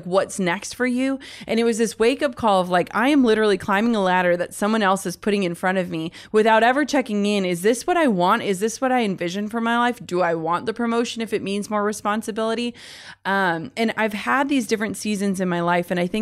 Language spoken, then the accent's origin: English; Midwest, United States; And so I always try, and I'm from the Midwest, so a lot of people aren't super familiar with the world we're in.